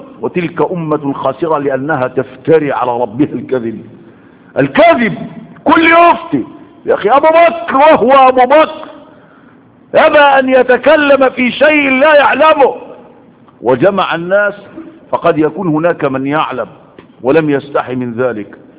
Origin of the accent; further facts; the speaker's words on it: Egypt; أجرأ بلد يتجرأ على الفتوى هو بلدنا مصر